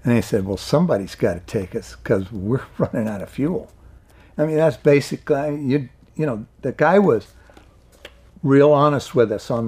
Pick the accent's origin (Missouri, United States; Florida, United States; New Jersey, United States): Florida, United States; born there; I was born in Florida. I was raised in the U.S. Air Force.